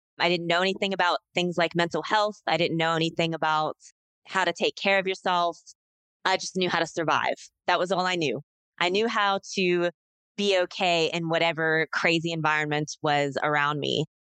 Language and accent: English; Midwest, United States; So I grew up in the Midwest in the States. I grew up in a very rural area, and my life was a bit toxic.